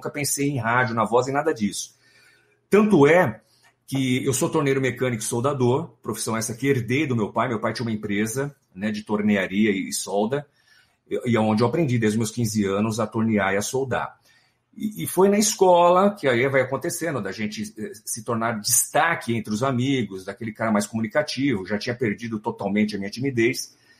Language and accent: Portuguese; São Paulo, Brazil; eu nasci em São Paulo, sou de São Paulo, capital.